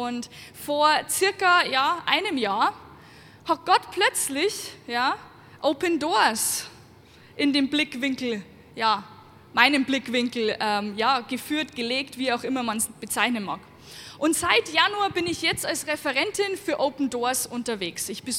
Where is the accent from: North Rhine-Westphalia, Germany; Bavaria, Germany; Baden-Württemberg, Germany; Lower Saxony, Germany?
Bavaria, Germany; das verrät euch auch ein Stück weit, wo ich herkomme, ja? Aus dem Bayerischen Wald.